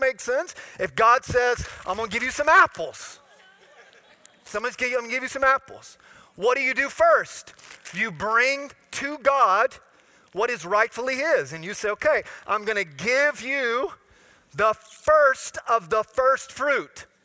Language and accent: English; Florida, United States; Now I'm from Florida. Come on, somebody.